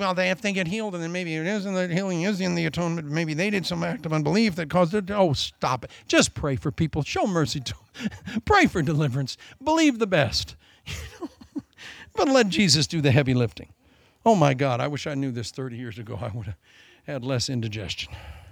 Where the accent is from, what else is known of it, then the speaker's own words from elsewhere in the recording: Iowa, United States; I was raised in Iowa, and you do not drink from a hose in Des Moines, Iowa, till you let that water flow out a bit